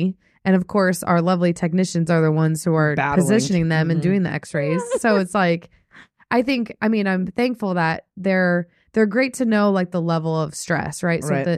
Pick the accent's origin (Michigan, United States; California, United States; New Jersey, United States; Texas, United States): New Jersey, United States; now in Glasgow, United Kingdom; I am from New Jersey, back in the States, and am here for a school.